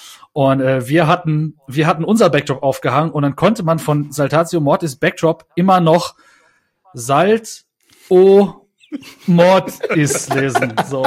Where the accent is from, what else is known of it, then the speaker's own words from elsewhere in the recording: Merzig, Saarland, Germany; Ja, aus dem Saarland. Ja, wo aus dem Saarland? Ja, Merzig.